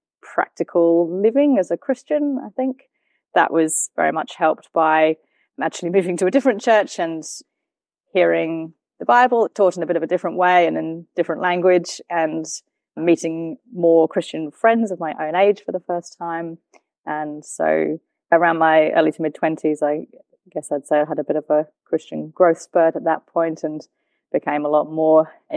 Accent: London, United Kingdom; So I grew up in England, in suburban North London. I grew up in a Christian family, and so I've been going to church all my life

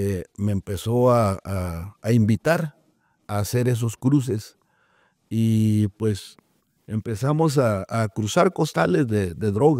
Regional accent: Hermosillo, Sonora, Mexico; Nosotros somos de Hermosillo, Sonora.

